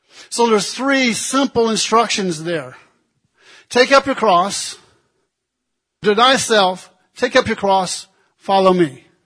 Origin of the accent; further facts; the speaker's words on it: Illinois, United States; For example, I grew up back in Illinois. There were places where we would just, you would be out there on the farm and people would just show up.